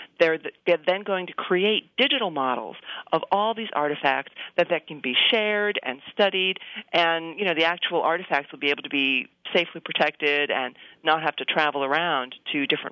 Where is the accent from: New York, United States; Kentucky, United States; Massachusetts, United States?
New York, United States; And for me personally, I grew up in the New York area, so a lot of the photos, I'm like, hey, I was there.